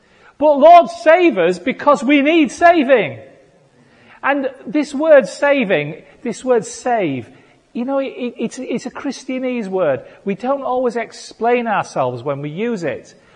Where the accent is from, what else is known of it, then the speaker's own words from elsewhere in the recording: United Kingdom; You know, we are so stuck up as British people. We really are. You know, I grew up feeling terribly embarrassed for being British.